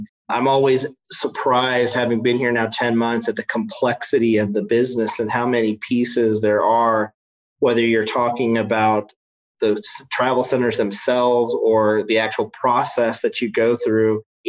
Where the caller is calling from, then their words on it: Knoxville, Tennessee, United States; I am in Knoxville, Tennessee.